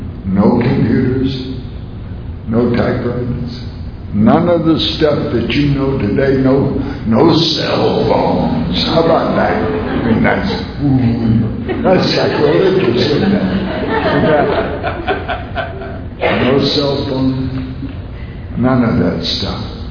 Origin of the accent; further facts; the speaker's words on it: Savannah, Georgia, United States; I was born and raised Southern Baptist in Savannah, Georgia, just across the road over here.